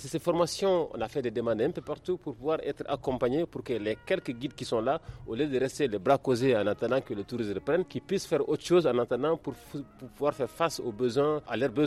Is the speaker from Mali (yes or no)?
yes; Mali; C'est un endroit que j'aime très bien en tant que Malien.